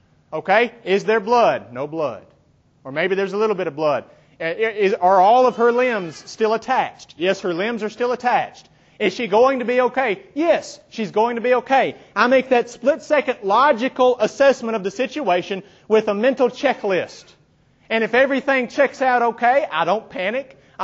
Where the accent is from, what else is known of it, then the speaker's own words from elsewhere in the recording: Dyersburg, Tennessee, United States; I grew up in Dyersburg, Tennessee, a small town, where if you were cool, you went to school with mud on your truck.